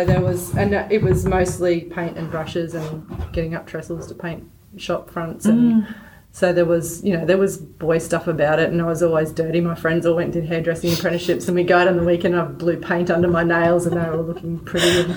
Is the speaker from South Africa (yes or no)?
no; Victoria, Australia; my brother's back where we grew up in Victoria.